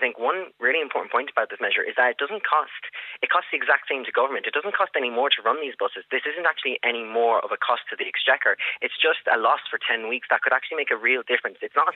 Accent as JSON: {"language": "English", "region": "County Laois", "country": "Ireland", "said": "I'm from Laois, and I know some students who commute to Dublin from Laois every day"}